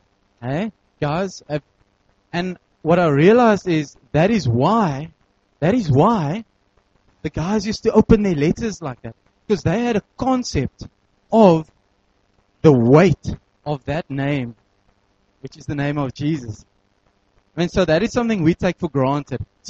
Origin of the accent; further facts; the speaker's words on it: Western Cape, South Africa; we're from Tigerberg, initially from Table View.